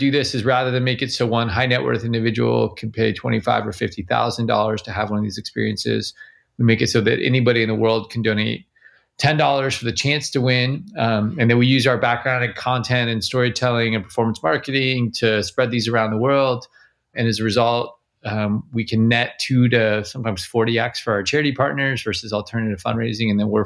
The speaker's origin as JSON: {"language": "English", "town": "Laguna Beach", "region": "California", "country": "United States", "tie": "born or raised there", "said": "I am. I'm from Laguna Beach. I live in Venice."}